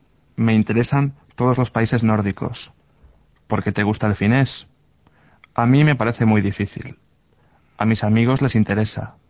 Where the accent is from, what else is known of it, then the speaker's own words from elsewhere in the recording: A Coruña, Galicia, Spain; Tengo 25 años. Soy de Galicia, de la ciudad de A Coruña. Tiene unos 300.000 habitantes. Es un importante puerto pesquero, pero también tiene mucha industria.